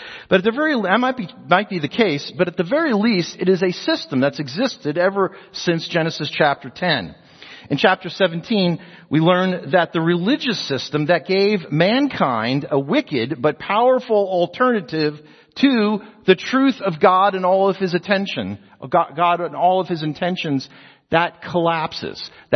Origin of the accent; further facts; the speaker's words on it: New Jersey, United States; But anyway, I'm from New Jersey, so I can imagine this.